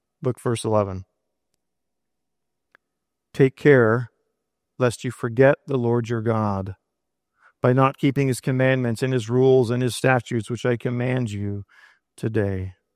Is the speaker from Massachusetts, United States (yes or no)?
no; California, United States; As a Californian, it's still just amazing.